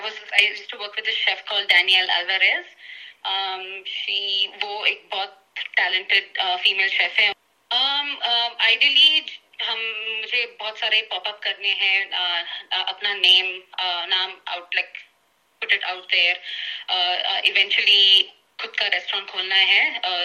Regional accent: South India, India; सो मैं south Indian हूँ

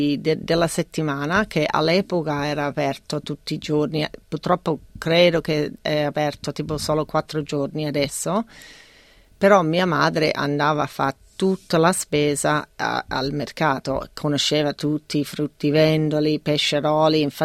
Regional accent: Melbourne, Victoria, Australia; Italian is a second language; now in Italy; io sono di Melbourne e quindi noi, grandissima città di mercati, e sono cresciuta a Camberwell, a forse 300 metri del Camberwell Market

